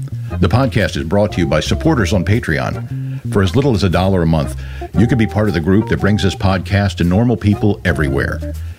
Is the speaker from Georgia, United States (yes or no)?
no; Mullica Hill, New Jersey, United States; I'm from Mullica Hill, New Jersey